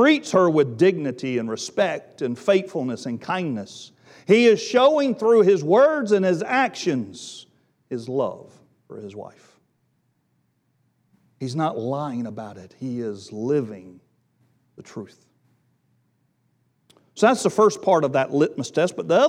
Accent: Wilmington, United States; I grew up in Wilmington. I grew up in the Bible Belt. I grew up surrounded by Baptist churches.

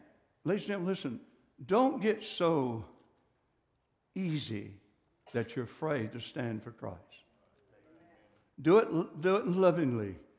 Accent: United States; You go to Japan, and I'm American, and I go to Japan, they know that I am not a Japanese.

